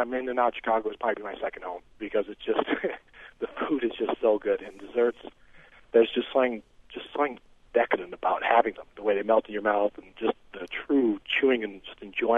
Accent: England, United Kingdom; I grew up in England, so that was a huge thing we ate as a child.

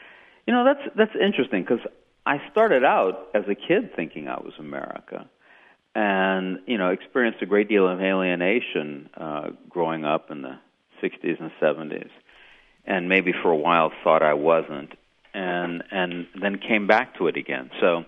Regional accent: United States; And I said, well, I am. I'm an American.

